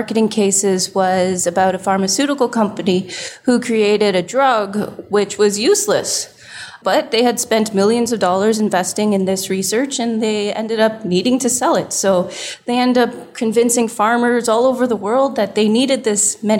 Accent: Toronto, Ontario, Canada; Pretty much, okay. Yeah. Different cities, but pretty much like all within the GTA.

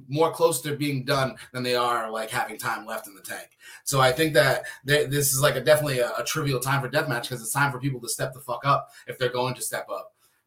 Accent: Fall River, Massachusetts, United States; now in Wisconsin, United States; I'm from Massachusetts. I'm from Fall River, Massachusetts.

